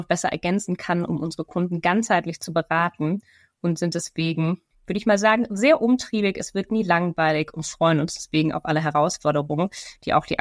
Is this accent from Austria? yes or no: no; Munich, Bavaria, Germany; moved away as an adult; now in Northern Germany; Ich bin gebürtige Münchnerin, bin aber vor 12 Jahren des Studiums wegen nach Norddeutschland ausgewandert.